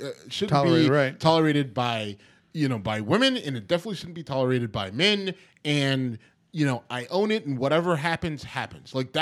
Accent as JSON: {"language": "English", "town": "Youngstown", "region": "Ohio", "country": "United States", "said": "But I'm also from Youngstown, Ohio, and, you know, there's that."}